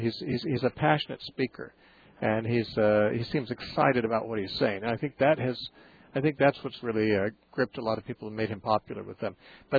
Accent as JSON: {"language": "English", "town": "Santa Cruz", "region": "California", "country": "United States", "tie": "born or raised there", "said": "Let's talk to Tom, who's calling from my hometown, Santa Cruz, California."}